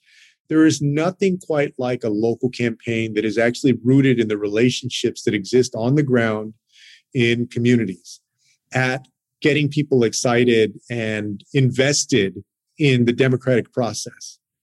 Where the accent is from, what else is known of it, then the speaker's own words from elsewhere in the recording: Texas, United States; including in my home state of Texas.